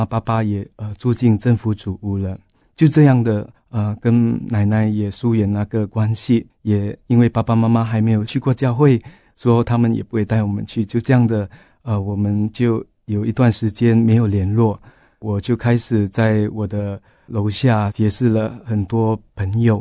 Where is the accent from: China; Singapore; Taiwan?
Singapore; 我来自一个小康之家，我有哥哥姐姐，自己排行最小， 因为早期在新加坡我们家境比较贫苦，在乡下的时候我们都一家人一起在一间房子里面住下来